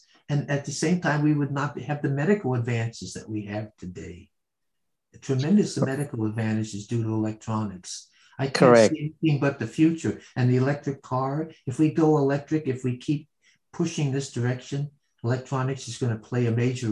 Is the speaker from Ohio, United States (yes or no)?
no; New York, United States; when growing up in New York there, you know, you could only kick the can on the street.